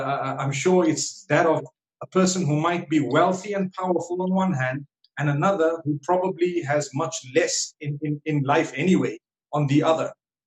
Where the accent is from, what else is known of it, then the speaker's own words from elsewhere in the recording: Zimbabwe; Like, I come from Zimbabwe, and the wealthy amongst us here in Zimbabwe